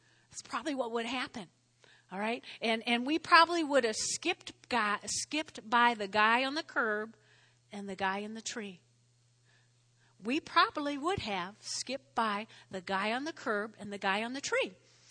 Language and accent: English; Teaneck, New Jersey, United States; when I grew up in Teaneck, on the 4th of July, there was always a parade.